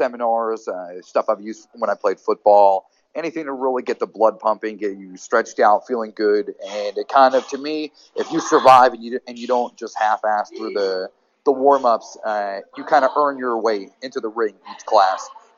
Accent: Providence, Rhode Island, United States; also born or lived in Boston; A few years back, I moved back to Rhode Island from Boston, and I decided to open a school in Providence, Rhode Island, my hometown.

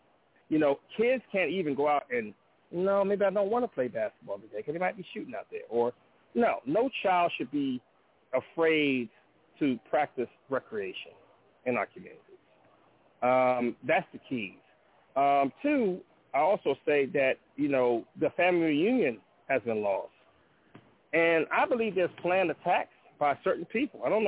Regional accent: Compton, California, United States; I grew up in Compton, California.

